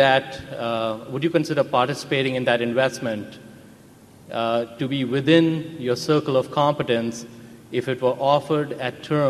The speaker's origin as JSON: {"language": "English", "town": "Chicago", "region": "Illinois", "country": "United States", "said": "I'm from the Chicago area."}